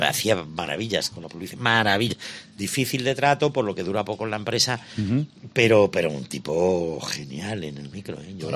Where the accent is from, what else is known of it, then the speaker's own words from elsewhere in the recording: Morón de la Frontera, Andalusia, Spain; soy de Morón y vi una base aérea americana